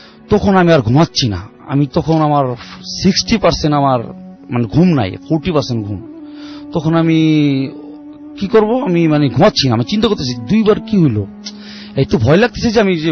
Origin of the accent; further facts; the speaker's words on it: Mirpur, Dhaka Division, Bangladesh; আমি মিরপুর সরাপাড়া থেকে এসেছি।